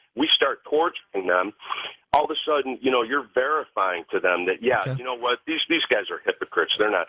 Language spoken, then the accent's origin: English; United States; As an American, as soon as I heard that, I knew we were in big trouble.